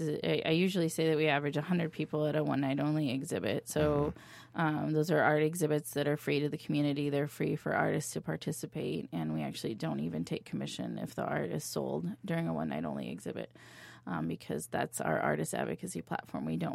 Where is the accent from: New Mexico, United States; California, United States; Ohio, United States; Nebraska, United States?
Nebraska, United States; Lincoln; now in Green Bay, United States; I grew up in Lincoln, Nebraska, and attached to just about every elementary school it was a community center